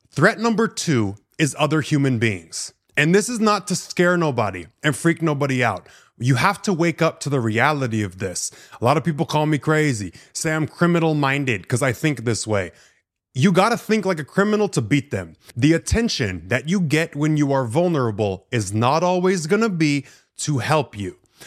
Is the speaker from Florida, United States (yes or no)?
yes; Florida, United States; I grew up in Florida. I've been through the hurricanes.